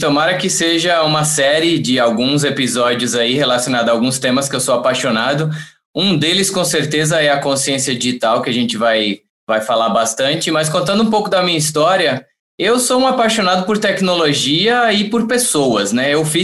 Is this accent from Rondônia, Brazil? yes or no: no; Pombal, Paraíba, Brazil; moved away as an adult; also born or lived in São Paulo / Australia; Eu venho de uma cidade do interior da Paraíba, que eu sou muito orgulhoso de ser de lá, chama Pombal. E aí eu acabei me formando em computação, vim para São Paulo. Em 2008, eu peguei tudo que eu tinha, coloquei em três malas e fui morar na Austrália. Fiquei 8 anos na Austrália